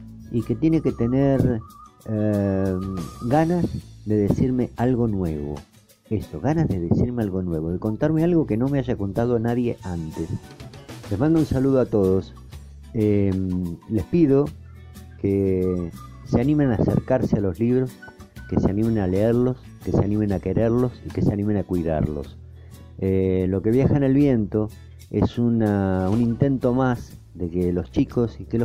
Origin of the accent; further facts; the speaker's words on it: Dina Huapi, Río Negro, Argentina; en los cumpleaños de los chicos de mi pueblo, en Dinahuapi